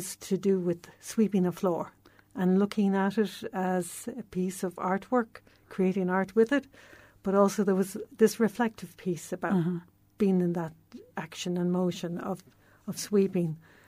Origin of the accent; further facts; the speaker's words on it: Dublin, Leinster, Ireland; moved away as an adult; I mean, I grew up in Dublin. I travelled when I was 18. I went travelling to Europe for a good few years.